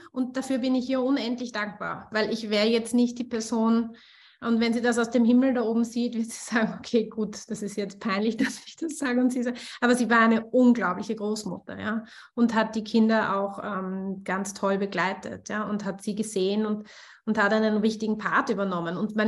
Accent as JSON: {"language": "German", "country": "Austria", "tie": "born there", "said": "wir gehen nach Österreich, weil ich ja gebürtige Österreicherin bin."}